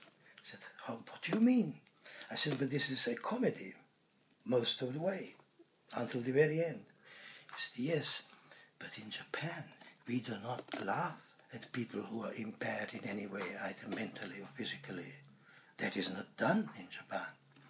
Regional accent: Slovenia; first language Slovenian; English is a second language; now in London, United Kingdom; anything sensible in my own language. Back in London, starting to write in Slovenian again, as well as in English, I had to relearn the craft of writing in Slovenian.

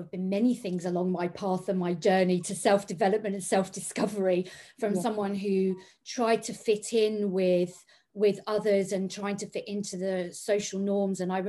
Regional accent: London, United Kingdom; Although I grew up in London

